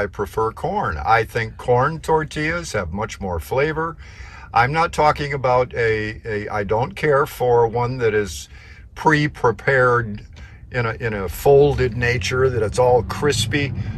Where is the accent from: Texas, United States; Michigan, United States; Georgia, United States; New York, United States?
Michigan, United States; now in California, United States; I mean, I'm from Michigan, and I'm sorry, but it looks a lot better.